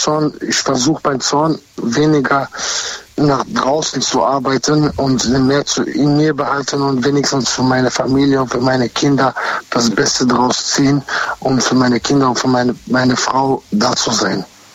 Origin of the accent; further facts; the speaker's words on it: North Macedonia; ich komme aus Mazedonien, aber ich habe französischen Namen.